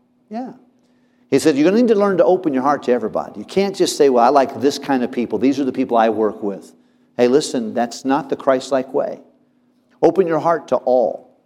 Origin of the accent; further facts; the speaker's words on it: Tennessee, United States; And I'm from Tennessee. But in the Tennessee culture, it's a little bit more, y'all come over.